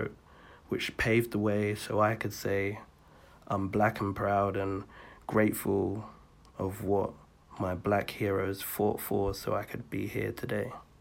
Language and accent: English; United Kingdom; born there; I am a British-born Afro-Caribbean.